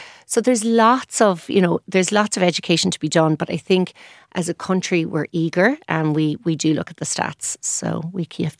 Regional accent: Ireland; because we're fair, we're Irish.

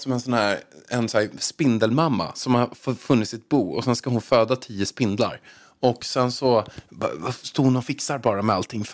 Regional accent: Haninge, Stockholm County, Sweden; Då sa jag att jag kom från Haninge.

